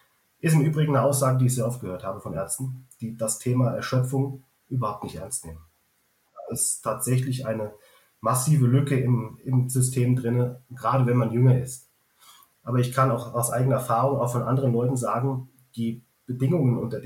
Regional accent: Marburg, Hesse, Germany; bei uns im schönen Hessen, da komme ich ja her, aus Marburg an der Lahn ursprünglich

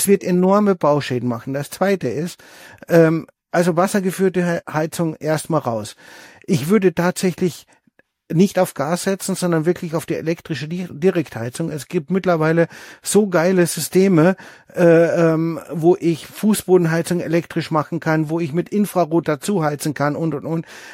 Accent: Austria; Ich bin in Österreich im Bauernhaus aufgewachsen.

